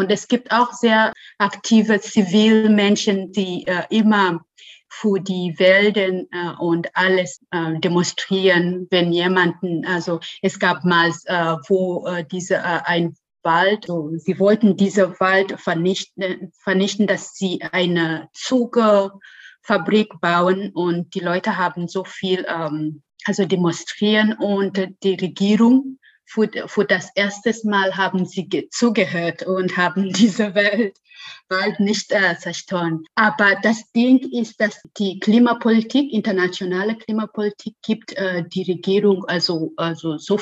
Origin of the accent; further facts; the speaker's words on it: Uganda; German is a second language; Also ich komme auch aus Uganda und das ist von also Subsahara